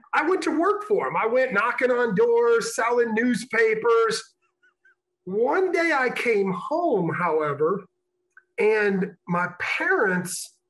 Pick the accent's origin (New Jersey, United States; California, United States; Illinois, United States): Illinois, United States; And so it's like growing up in Northern Illinois, back and forth from family on the Illinois-Iowa border, hanging out in Chicago in the inner city.